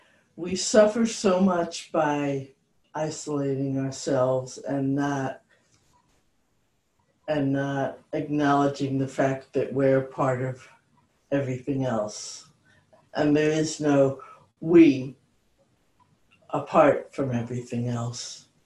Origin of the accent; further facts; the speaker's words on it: Long Island, New York, United States; And I lived on Long Island. I grew up on Long Island.